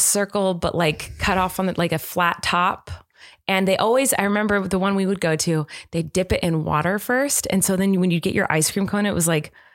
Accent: United States; I should know this. I'm an American, but the long water by the Washington Monument.

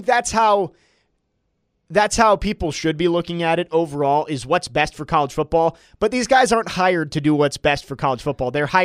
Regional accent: Bellevue, United States; from Bellevue, and I have spoken.

